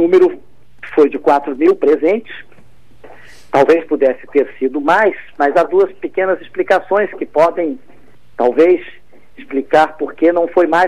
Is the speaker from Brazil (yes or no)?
yes; Brazil; eu me sinto muito feliz, seja como brasileiro, pelo momento cívico que se viveu